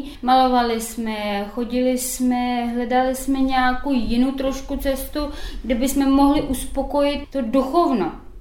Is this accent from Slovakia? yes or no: no; Ukraine; Czech is a second language; now in Czech Republic; tím, že pocházíme z Ukrajiny, nádherný prostředí, příroda všude.